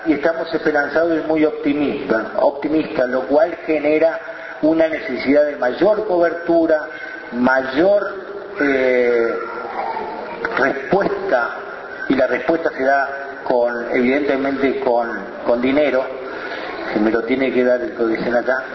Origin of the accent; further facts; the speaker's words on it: Uruguay; no solamente a nosotros como uruguayos, como ciudadanos